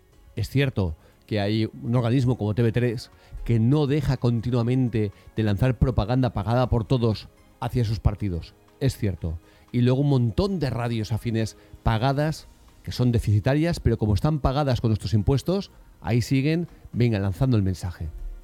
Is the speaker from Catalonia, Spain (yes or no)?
yes; Catalonia, Spain; Yo soy catalán, como Albert Castillón.